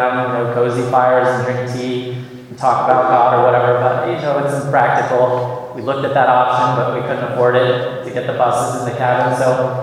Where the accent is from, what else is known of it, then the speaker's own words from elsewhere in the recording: Oregon, United States; I grew up in Oregon where I lived with a wood fire my whole childhood.